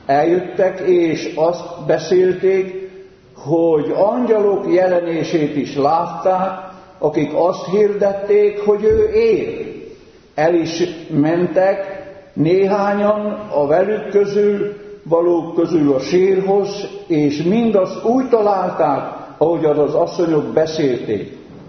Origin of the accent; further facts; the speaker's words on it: Transylvania, Romania; Erdélyben az erdővidéki szülőfalumban gyermekkoromban csak 70 évvel ezelőtt történt.